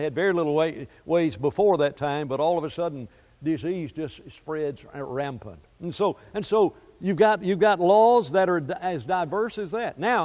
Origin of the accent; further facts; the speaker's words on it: Alabama, United States; You know, I grew up in Alabama. They chewed tobacco too.